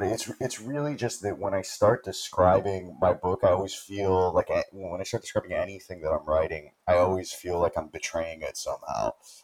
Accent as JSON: {"language": "English", "town": "Chicago", "region": "Illinois", "country": "United States", "lives_now": "Florida, United States", "said": "I'm from Chicago. I lived there most of my life, and now I live in Florida"}